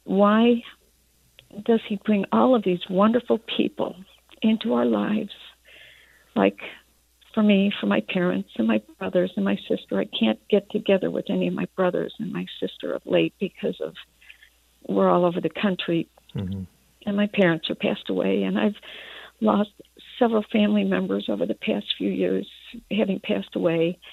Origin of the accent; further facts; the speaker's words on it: Cleveland, Ohio, United States; growing up in Cleveland, Ohio.